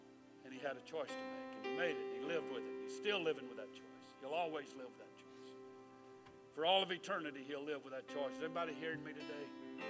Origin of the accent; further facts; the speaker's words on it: Baton Rouge, Louisiana, United States; I've been born and raised in this. As a matter of fact, I was born in Baton Rouge. I was gone about 10 years and came back. I know this area, was born here.